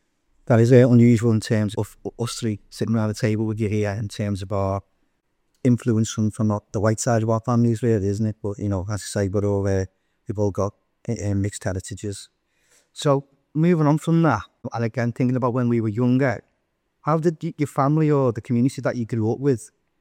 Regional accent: Liverpool, North West England, United Kingdom; Liverpool born and bred. So I just, you know, it was normal for me just to grow up in a mixed community. I grew up in Liverpool 8 for the first 4 or 5 years of my life. And then we moved out to Aintree with my dad's job.

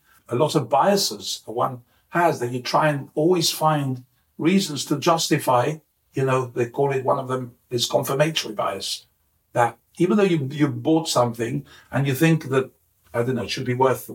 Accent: Gibraltar; because I'm from Gibraltar. So I know, when I grew up in Gibraltar, had family Morocco, not real family, but we originally came from Morocco, mm-hmm. 100 years ago.

